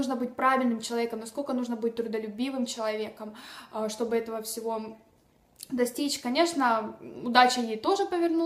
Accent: Donetsk Oblast, Ukraine; Я из Украины, Донецкая область.

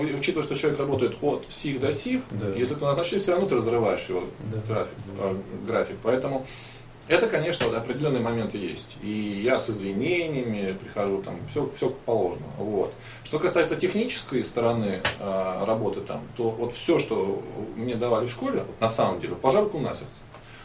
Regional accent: Moscow, Russia; Я им не говорю, что я из Москвы, чтобы не раздражать лишний раз.

